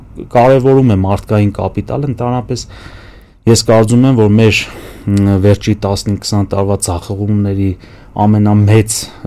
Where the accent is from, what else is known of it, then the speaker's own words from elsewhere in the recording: Armenia; born there; եթե մենք Հայաստանում ենք ծնվել, հայ ենք ծնվել, ուրեմն դա է մեր միսիան